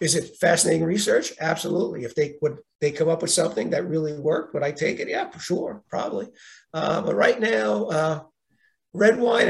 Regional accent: Brooklyn, New York, United States; I grew up in Brooklyn. My wife grew up in Brooklyn. My father had a Carvel.

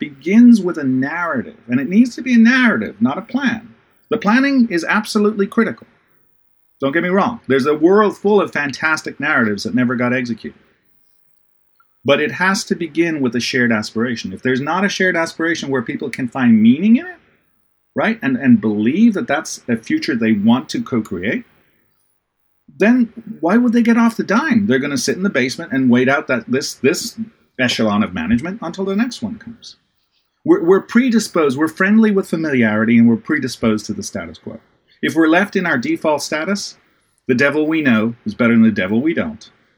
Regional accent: Ireland; you know, I'm from Ireland originally.

